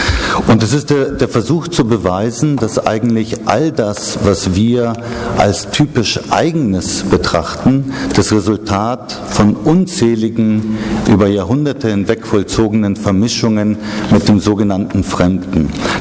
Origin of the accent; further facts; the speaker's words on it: Kenya; Also ich bin in Kenia aufgewachsen